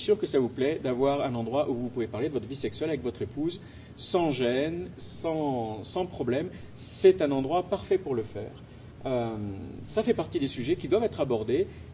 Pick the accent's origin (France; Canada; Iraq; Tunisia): France; nous sommes des Français romantiques